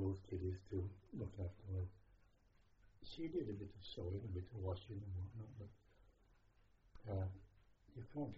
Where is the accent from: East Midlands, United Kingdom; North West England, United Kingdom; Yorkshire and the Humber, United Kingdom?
East Midlands, United Kingdom; Ilkeston; born there; Yes, I was born in Ilkeston, Derbyshire, on the 7th of March, 1919.